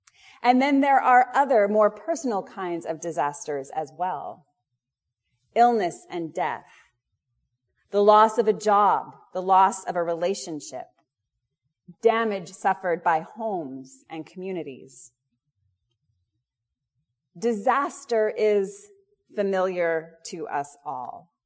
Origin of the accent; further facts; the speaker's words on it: Alberta, Canada; the reason I can't resist talking about plagues of locusts is because I'm from Alberta.